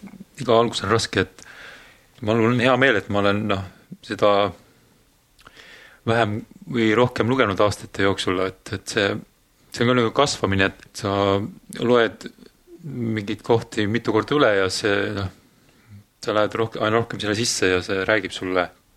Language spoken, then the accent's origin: Estonian; Kehtna, Rapla County, Estonia; Olen pärit Raplamalt Kehtnast